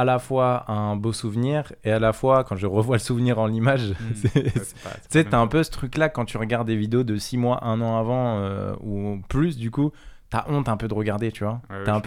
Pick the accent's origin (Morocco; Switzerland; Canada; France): France; Villeneuve-la-Garenne, Île-de-France; moi je viens de Paris à la base. Je suis arrivé en 2015, enfin quand je dis je viens de Paris